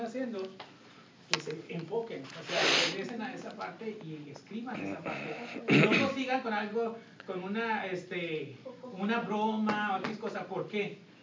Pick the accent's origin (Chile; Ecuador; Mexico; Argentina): Mexico; yo sé que como mexicanos tratamos y latinos, somos muy usados a estar diciendo